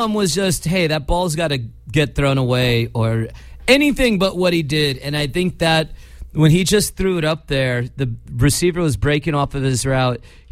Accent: California, United States; First of all, I'm from the Bay. I hate the South Bay.

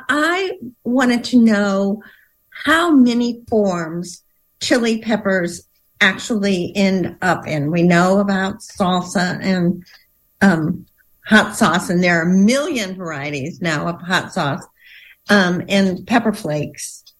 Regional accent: Arizona, United States; My brother and I, we're from Arizona

